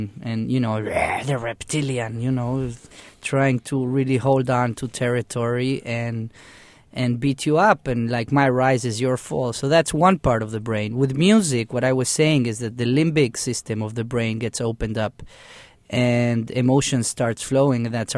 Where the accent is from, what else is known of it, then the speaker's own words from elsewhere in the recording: Argentina; now in Israel; I've traveled and studied and lived in Europe, India, Africa. I grew up in Argentina. I live in Israel. I've lived in the Sinai Desert.